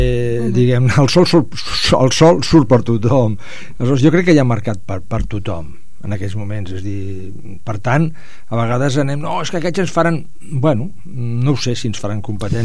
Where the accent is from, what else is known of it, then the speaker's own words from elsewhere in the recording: Tudela, Navarre, Spain; Sí, jo sóc de Tudela